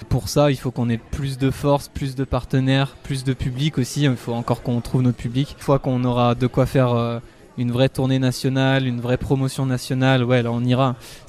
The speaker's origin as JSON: {"language": "French", "town": "Saint-Étienne", "region": "Auvergne-Rhône-Alpes", "country": "France", "said": "donc effectivement on vient de Saint-Etienne."}